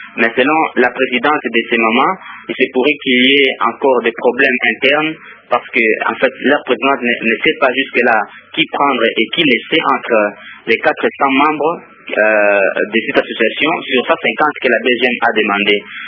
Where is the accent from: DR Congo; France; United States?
DR Congo; Mais cela n'est pas le cas ici chez nous au Congo